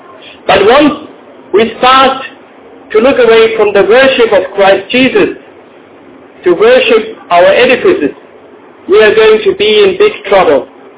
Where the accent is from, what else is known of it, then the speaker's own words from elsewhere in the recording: Germany; English is a second language; moved away as an adult; now in Cameroon; I'm coming from Germany and I'm now here for a little more than 3 or 4 months.